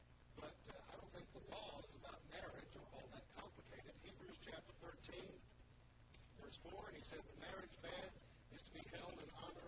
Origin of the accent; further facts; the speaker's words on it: Arkansas, United States; also born or lived in Kansas / Kentucky / Iowa; now in Louisville, United States; I grew up in Arkansas, the first place I ever preached. I was in Kansas for a couple of years. We were in western Kentucky for a while.